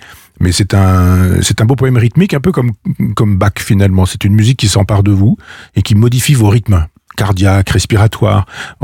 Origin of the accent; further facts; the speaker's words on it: Chambois, Normandy, France; Par exemple, Chambois, mon village natal, quand je suis là, effectivement, je suis vraiment très loin du monde.